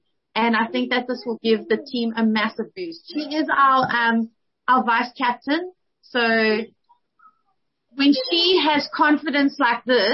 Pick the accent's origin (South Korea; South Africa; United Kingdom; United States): South Africa; showcase, you know, the talent that we have got and what we can do as like a South African hockey nation.